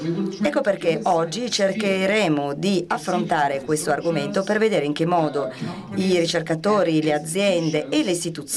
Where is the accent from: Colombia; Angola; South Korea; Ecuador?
Colombia; now in United States; Sono cresciuta in Colombia, in America Latina, così vi do un po' di background, poi ho studiato in Svizzera, io sono una psicologa di formazione e lavoro e vivo negli Stati Uniti ormai da lungo tempo.